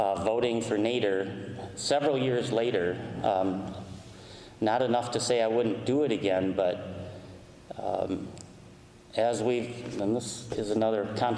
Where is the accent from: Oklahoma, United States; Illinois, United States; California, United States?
Illinois, United States; Rockford; He's from my hometown of Rockford, Illinois.